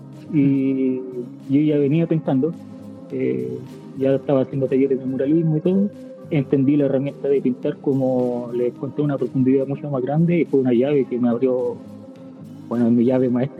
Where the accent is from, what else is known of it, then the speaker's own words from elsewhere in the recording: Viña del Mar, Valparaíso, Chile; Yo crecí en Viña del Mar, en Miraflores Alto, bueno, un barrio muy, muy corriente